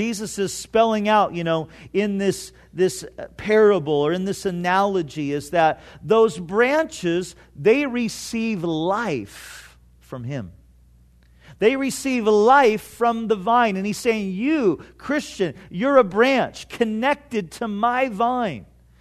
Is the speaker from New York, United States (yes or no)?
no; Santa Ana, California, United States; when I grew up in Santa Ana, we had a little grapevine plant in our backyard.